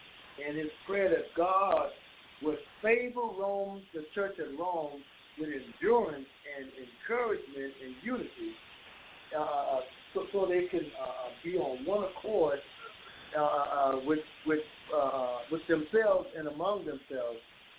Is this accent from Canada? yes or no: no; Bahamas; born and raised in the Bahamas, on a Sunday, you have to have on your Sunday best.